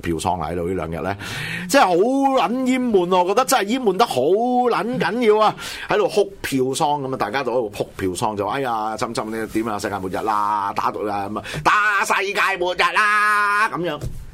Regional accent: Hong Kong; 系啦，我哋作为香港人咁见到佢

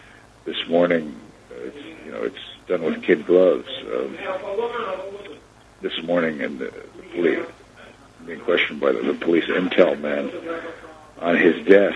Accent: United States; But I can get away with a lot more because I'm a foreigner, especially because I'm an American.

